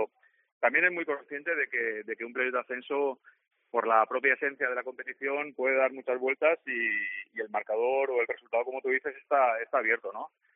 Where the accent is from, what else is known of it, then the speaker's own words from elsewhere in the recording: Basque Country, Spain; soy vasco en general, cuna del fútbol